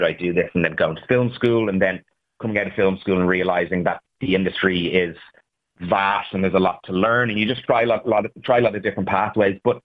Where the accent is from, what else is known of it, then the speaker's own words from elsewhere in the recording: Skerries, Leinster, Ireland; I'm from Skerries.